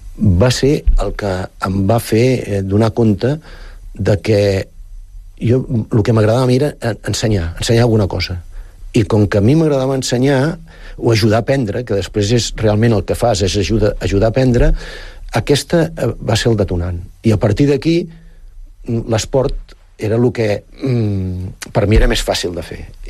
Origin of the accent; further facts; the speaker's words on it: Sant Vicenç de Castellet, Catalonia, Spain; born there; moved away as an adult; now in Sant Cugat, Spain; vaig néixer a Sant Vicenç el 58 i des dels 28 anys que ens vam ja començar a desplaçar per motius de feina i he viscut a Sant Cugat 35 anys.